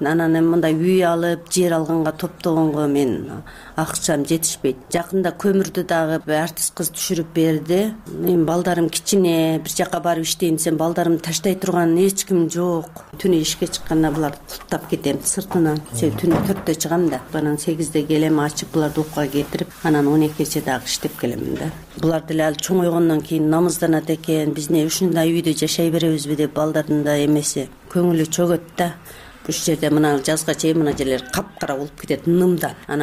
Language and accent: Kyrgyz; Tajikistan; now in Osh, Kyrgyzstan; Тажикстандан 89 жылы келгенмин. Ошогойдон ушу жерде жашаймын. 2009 жылы жарандык алдым.